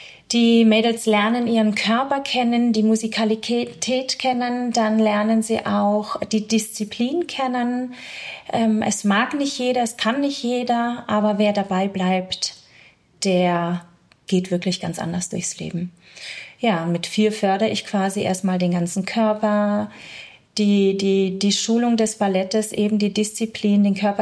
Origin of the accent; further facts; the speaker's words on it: Belgium; first language French; German is a second language; ich komme tatsächlich aus einer belgischen Familie. Bei mir ist es ein bisschen komplizierter. Also ich bin adoptiert worden, kam in eine belgische Familie rein und spreche tatsächlich, meine Muttersprache ist tatsächlich Französisch.